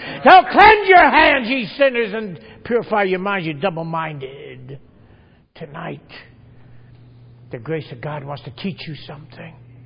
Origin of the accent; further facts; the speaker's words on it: United States; I told her I was from America, and I wanted to bring something home to my family.